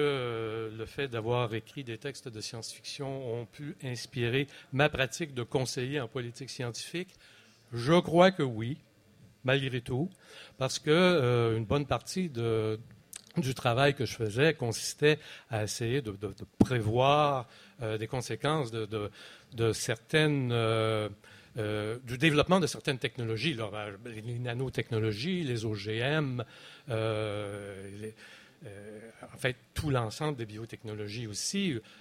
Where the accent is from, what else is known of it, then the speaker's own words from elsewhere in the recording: Quebec, Canada; je suis québécois, hein, d'origine